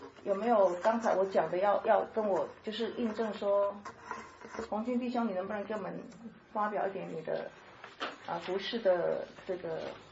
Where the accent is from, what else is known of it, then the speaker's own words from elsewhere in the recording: China; 我们从中国来，我们知道跟这里是不一样的。